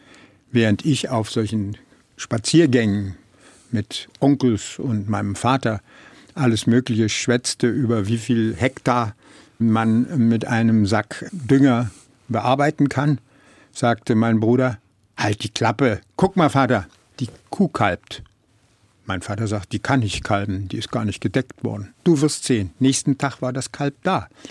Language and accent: German; Silesian Voivodeship, Poland; Ich meine, ich war Schlesier und habe, so wie sich die Tür schloss, Schlesisch gesprochen.